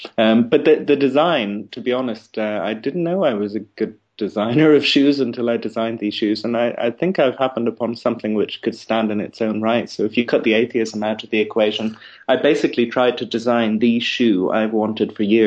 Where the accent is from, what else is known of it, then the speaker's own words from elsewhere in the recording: Dublin, Leinster, Ireland; born there; I was born in Ireland, in Dublin, and I studied psychology for many years. But then in my mid-20s, I sold out and went into the advertising industry. And I spent 5 or 6 years in London doing that.